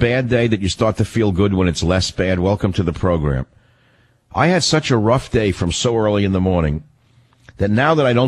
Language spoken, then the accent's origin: English; San Francisco, California, United States; in my hometown of San Francisco on KSFO.